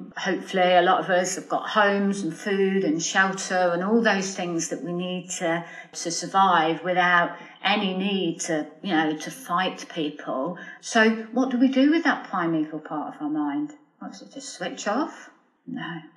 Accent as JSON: {"language": "English", "country": "United Kingdom", "said": "I think particularly in Britain anyway, we're very British stiff upper lip, aren't we?"}